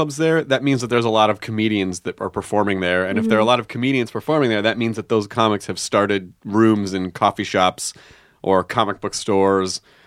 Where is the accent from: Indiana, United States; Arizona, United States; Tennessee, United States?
Tennessee, United States; Memphis; born or raised there; also born or lived in Kentucky